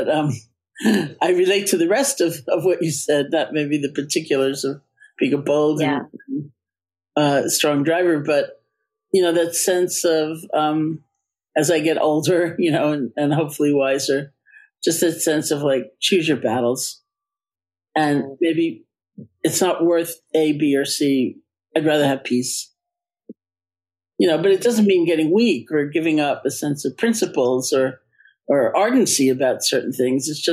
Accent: New York, United States; It's so funny you say that because I am a New Yorker. I didn't learn how to drive until my 30s.

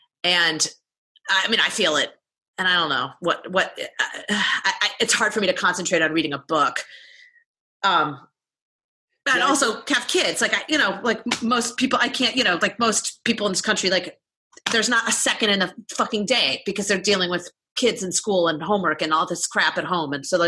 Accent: Cleveland, Ohio, United States; I grew up in Ohio, like in Cleveland. Like, there was like no way possible.

